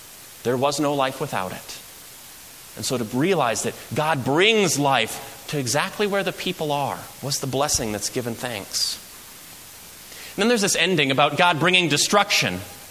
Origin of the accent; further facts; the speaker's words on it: Nashville, Tennessee, United States; We moved around a little bit, but I did a lot of my growing up in Nashville, Tennessee. Great place. Southern hospitality, not a myth.